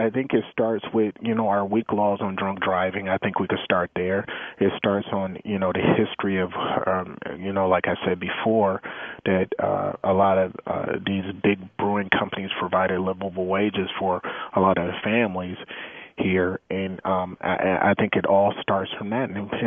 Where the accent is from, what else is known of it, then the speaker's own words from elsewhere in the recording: Milwaukee, Wisconsin, United States; we live in a culture, especially here in Milwaukee, where, you know, we grew up on Pabst and Miller and a lot of these Schlitz